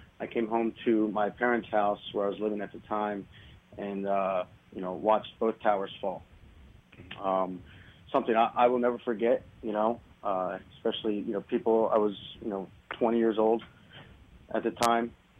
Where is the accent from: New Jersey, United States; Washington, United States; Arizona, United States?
New Jersey, United States; Phillipsburg; Okay. Well, like you said, I'm from Phillipsburg, New Jersey, one of four boys, who also I have two other brothers that served and did time overseas as well.